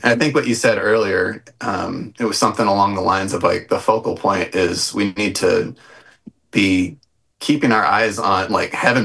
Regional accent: Arkansas, United States; that's like a neighbor of where I grew up in Arkansas. You know, it felt like home a little bit.

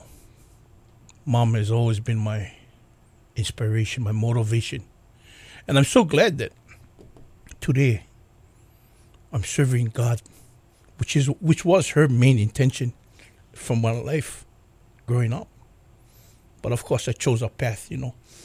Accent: Kalihi, Hawaii, United States; You know, I actually had some fun times in Kalihi. Some of the most memorable moments of my life was growing up in Kalihi.

